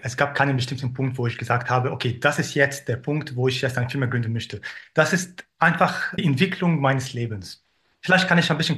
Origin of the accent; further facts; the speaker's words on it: Cairo, Cairo Governorate, Egypt; now in Vienna, Austria; Ich bin ein Österreicher aus Kairo, der jetzt in Wien wohnt.